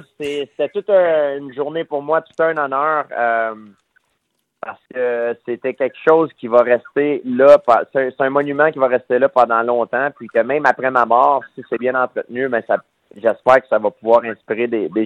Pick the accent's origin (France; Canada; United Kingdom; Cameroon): Canada; Saint-Isidore; Puis j'ai déménagé en appartement vers 16, 17, peut-être 18 ans dans ce bout-là. Et c'est là que j'ai quitté Saint-Isidore, mais je garde toujours le pied à Saint-Isidore aussi parce que j'y retourne voir mes parents à chaque semaine.